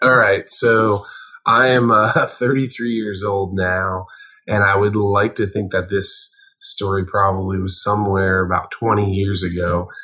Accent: Jefferson Heights, New York, United States; Yes, I was born and raised in Jefferson Heights, New York, which is a right around the village of Catskill.

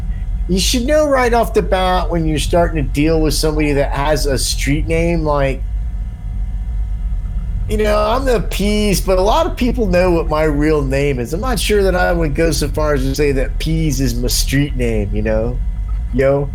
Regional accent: Ireland; bear in mind, I'm an Irishman with about $4,000 still in his pocket, right?

